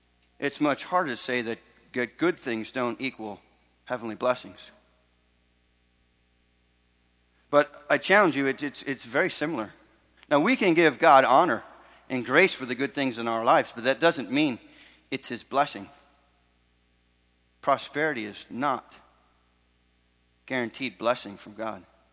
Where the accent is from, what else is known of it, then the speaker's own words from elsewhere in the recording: Florida, United States; See, I grew up in Florida